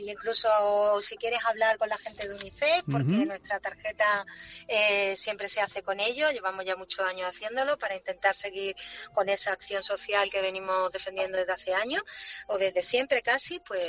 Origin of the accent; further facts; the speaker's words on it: Antequera, Andalusia, Spain; los chicharrones, que en Antequera, uh-huh. que en mi pueblo, pues, los chicharrones, hay dos tipos de chicharrones